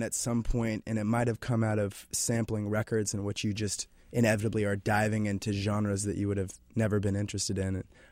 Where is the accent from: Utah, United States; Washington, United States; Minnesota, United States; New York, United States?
Washington, United States; Spokane; I grew up in Spokane, which I do think probably influenced what I was listening to as a kid.